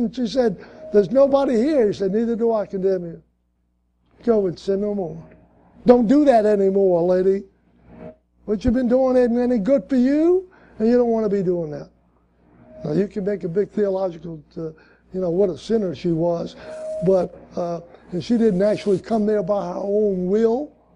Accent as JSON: {"language": "English", "town": "New Orleans", "region": "Louisiana", "country": "United States", "said": "But no, I'm from the Ninth Ward. You know, most of my family grew up in a project. You know, we didn't have anything."}